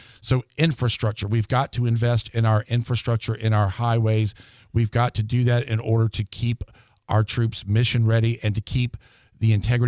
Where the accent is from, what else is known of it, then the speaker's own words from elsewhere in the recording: Navarre, Florida, United States; You know, I'm from Navarre.